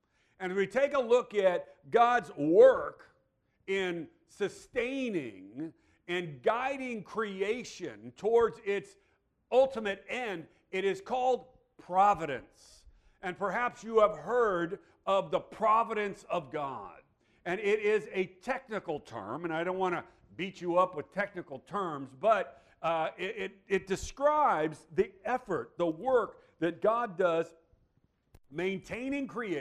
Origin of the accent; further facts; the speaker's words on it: California, United States; We grew up in Imperial Valley.